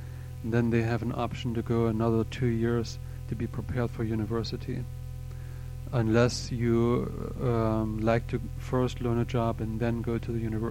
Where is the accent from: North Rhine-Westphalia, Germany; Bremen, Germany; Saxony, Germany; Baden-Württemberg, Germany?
Saxony, Germany; Schmiedeberg; also born or lived in Schellerau; I grew up near Dresden in Saxony. Was born in Schellerau up in the mountains, and then spent most of those years there in Schmiedeberg, which is a town up in the hills